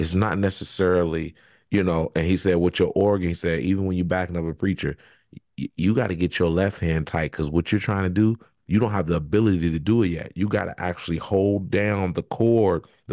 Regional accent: Richmond, Virginia, United States; So first of all, remember I told you, I'm from Richmond, Virginia.

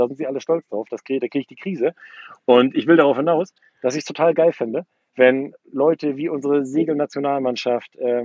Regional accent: Norderney, Lower Saxony, Germany; Ich bin in einem kleinen Inselverein aufgewachsen auf Norderney.

